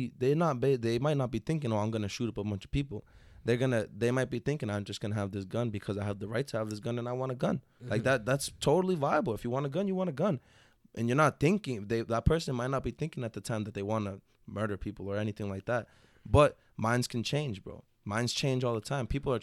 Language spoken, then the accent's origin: English; Massachusetts, United States; So we live in a place already, because we're from Massachusetts.